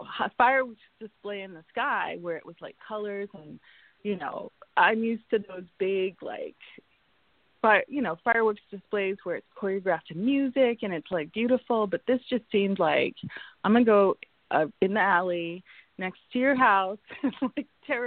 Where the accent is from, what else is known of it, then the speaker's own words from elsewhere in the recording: Arkansas, United States; When I was growing up in Arkansas, like, you know, you had full access to fireworks all the time.